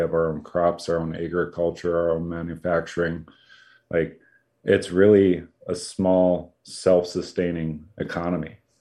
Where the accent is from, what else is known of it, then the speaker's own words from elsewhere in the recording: Bismarck, North Dakota, United States; also born or lived in Lair, United States; I'm born and raised in North Dakota, originally from Lair. When I was about five or so, my folks moved from Lair to the Bismarck area, and I grew up ranching and helping my dad manage ranches around the Bismarck area.